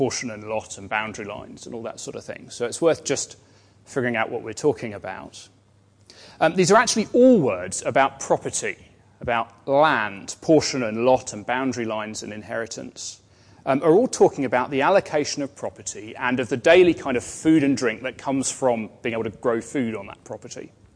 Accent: Cambridge, East of England, United Kingdom; I grew up in Cambridge, which is a lovely town, and one of the popular tourist activities there is punting.

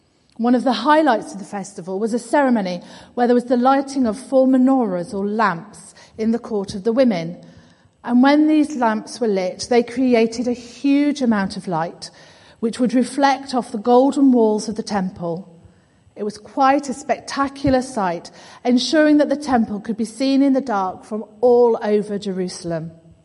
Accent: Scunthorpe, Yorkshire and the Humber, United Kingdom; As some of you know, I'm from North Lincolnshire. My hometown is Scunthorpe.

